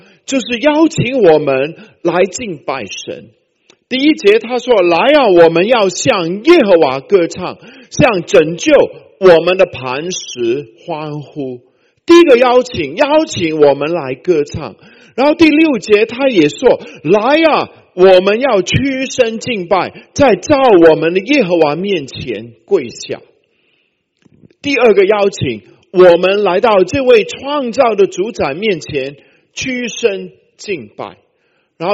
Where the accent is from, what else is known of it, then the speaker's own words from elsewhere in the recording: Hong Kong; 我是在香港长大的，我的邻居呢，门外呢就放了一个地的神